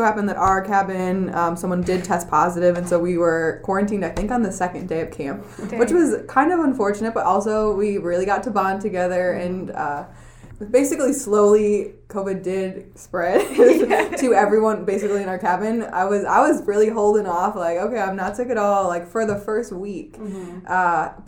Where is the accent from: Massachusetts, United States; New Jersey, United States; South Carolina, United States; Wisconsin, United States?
Wisconsin, United States; Madison; I'm from Madison, Wisconsin.